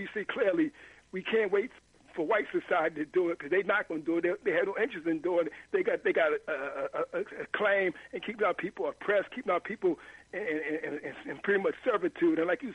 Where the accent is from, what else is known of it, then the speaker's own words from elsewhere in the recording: Philadelphia, Pennsylvania, United States; I said, but you know, I'm from Philly.